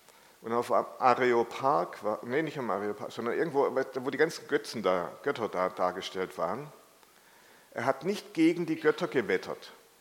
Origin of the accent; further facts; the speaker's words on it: Mannheim, Baden-Württemberg, Germany; ich komme jetzt aus Mannheim, deshalb muss ich halt die Mannheimer Sachen sein